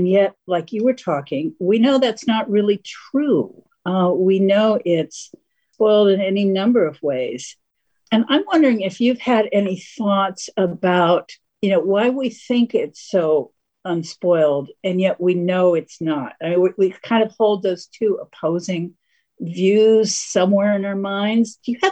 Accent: Ohio, United States; when I first came to the Pacific Northwest, I grew up in Ohio, flat.

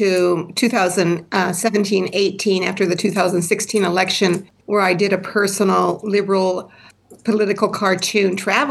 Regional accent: Washington, United States; But I'm from Eastern Washington, and so I've been really concerned about what's happening there and also in North Idaho.

